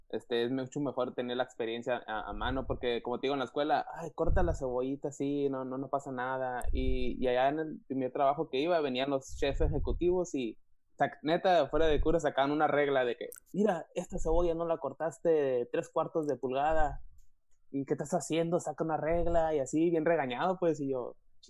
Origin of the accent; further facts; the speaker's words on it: Mexicali, Baja California, Mexico; also born or lived in Calexico; vengo de Calexico y de ahí de Mexicali